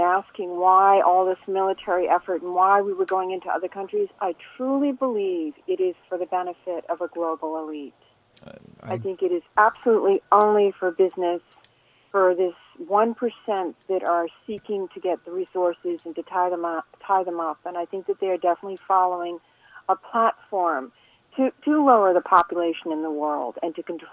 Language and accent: English; Southport, North West England, United Kingdom; I'm from Southport, and it's very difficult to find people who really want to talk about this sort of serious things.